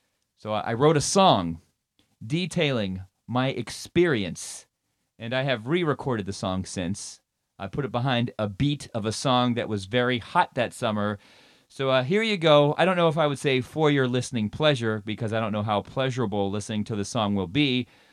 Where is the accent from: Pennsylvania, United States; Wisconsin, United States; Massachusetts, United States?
Pennsylvania, United States; Pittsburgh; never play Pittsburgh, my hometown.